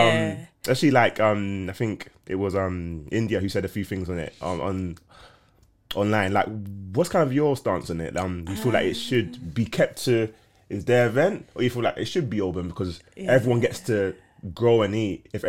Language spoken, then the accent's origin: English; Nigeria; I'm Nigerian.